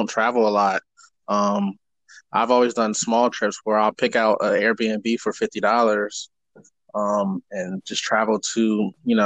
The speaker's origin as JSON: {"language": "English", "town": "Philadelphia", "region": "Pennsylvania", "country": "United States", "said": "Yeah, and you're from New York and I'm from Philadelphia, and it's like the opposite vibe."}